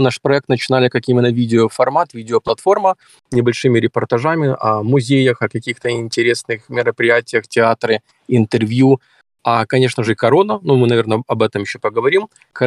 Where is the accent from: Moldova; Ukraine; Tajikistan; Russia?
Ukraine; now in Germany; я в Германии живу с 2004 года, сам родом из Украины приехал.